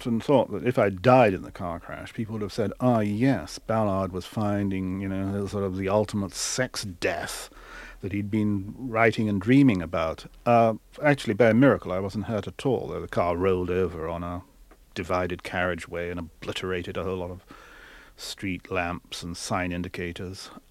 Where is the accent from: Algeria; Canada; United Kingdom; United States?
United Kingdom; England